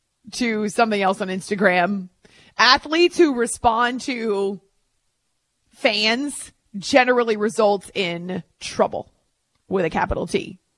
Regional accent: United States; I'm a pet owner. I'm an American.

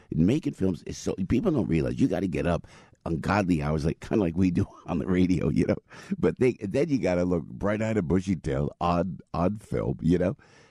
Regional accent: New Jersey, United States; I'm a Jersey boy who looked at the skyline of New York from Route 46, baby.

